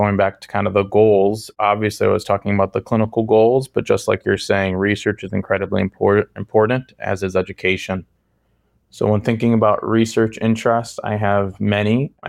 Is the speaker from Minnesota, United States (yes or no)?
no; Chicago, Illinois, United States; I was born and raised in Chicago. My wife is also from Chicago. And so it's exciting to come back home to Chicago.